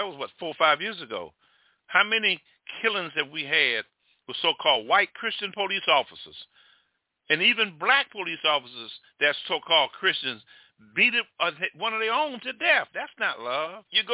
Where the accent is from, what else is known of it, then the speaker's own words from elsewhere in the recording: United States; Now, I'm going to talk about America, because I'm an American veteran.